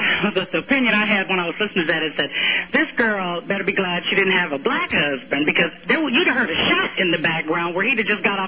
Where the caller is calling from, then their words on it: Wichita, Kansas, United States; Oh, well, I'm calling from Wichita, Kansas.